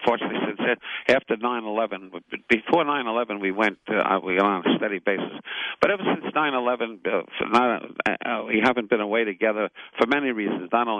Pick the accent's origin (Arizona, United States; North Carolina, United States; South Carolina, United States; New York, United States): New York, United States; He's from the Midwest, and I'm from New York.